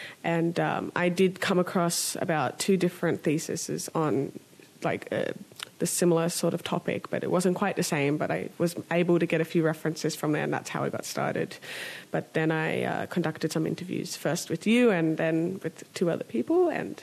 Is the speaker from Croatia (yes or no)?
no; Australia; born there; I was born in Australia in 1995.